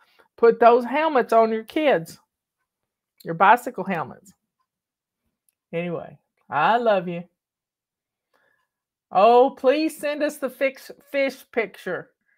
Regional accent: Tennessee, United States; Patty and I grew up on Real Foot Lake, and somebody posted a picture of 35 eagles the other day.

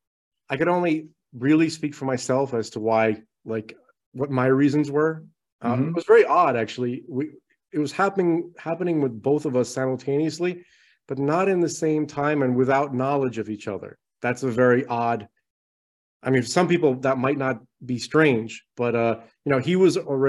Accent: United States; born there; Well, I was born in the United States, but he was very little when he came over.

